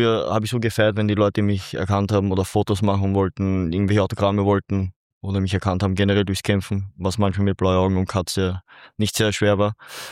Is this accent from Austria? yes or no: yes; Vienna, Austria; ursprünglich stamme ich aus Ungarn. Meine Großeltern sind hergeflüchtet und wir haben im 20. Bezirk gewohnt. Dann sind meine Eltern in den 5. gezogen und ja, und dort bin ich halt aufgewachsen.